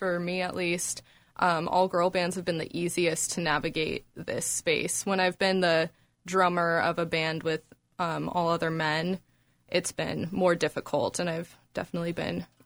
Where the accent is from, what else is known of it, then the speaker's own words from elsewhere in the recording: Portland, Oregon, United States; But in the past, I'm from Portland, Oregon